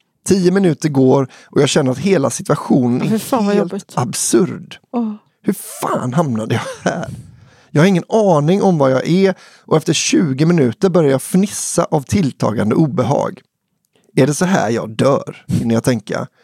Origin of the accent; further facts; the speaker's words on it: Alingsås, Västra Götaland County, Sweden; Våren 2003 var jag 18 och gick andra året på gymnasiet hemma i Alingsås.